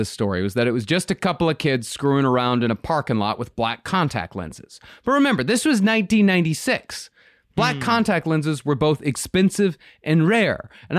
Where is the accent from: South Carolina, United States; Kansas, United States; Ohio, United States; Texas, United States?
Texas, United States; Rochester; No, I'm from Rochester. We're talking about Abilene here.